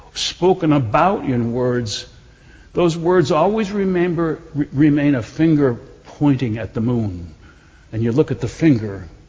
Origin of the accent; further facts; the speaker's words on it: Wisconsin, United States; born there; Well, I was born in Wisconsin.